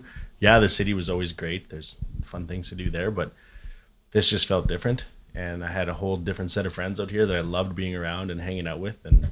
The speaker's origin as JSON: {"language": "English", "town": "Regina", "region": "Saskatchewan", "country": "Canada", "tie": "born or raised there", "also_born_or_lived": "Wadena", "said": "Yeah, I went to school in Regina. I was born in Regina. So I just bounced back and forth between Regina and Wadena."}